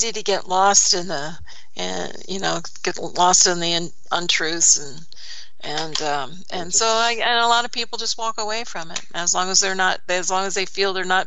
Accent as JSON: {"language": "English", "region": "Pennsylvania", "country": "United States", "said": "So, of course, everyone knows I'm from Pennsylvania and you're in Pennsylvania."}